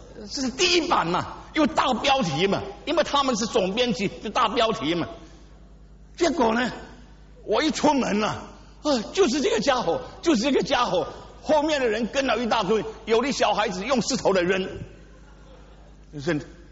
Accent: Singapore; 因为我新加坡人

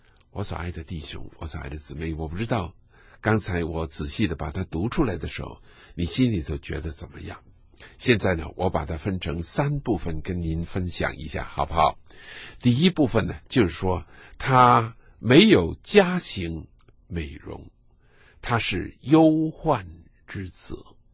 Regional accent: China

